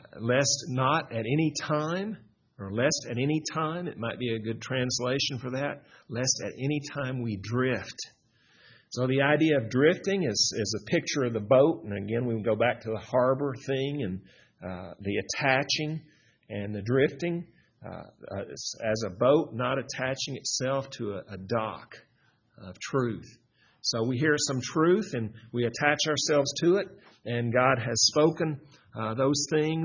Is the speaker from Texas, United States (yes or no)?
yes; Texas, United States; I remember when I grew up in West Texas, and does everybody know what a horny toad is?